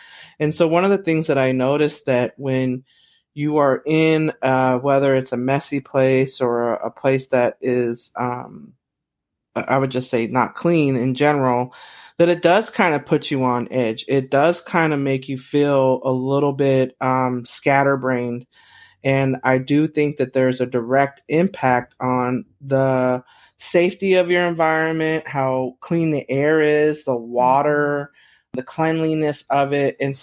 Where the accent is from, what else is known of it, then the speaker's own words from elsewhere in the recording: Santa Clara, California, United States; I know from being in a pretty, you know, affluent area growing up in Santa Clara, the place was relatively clean.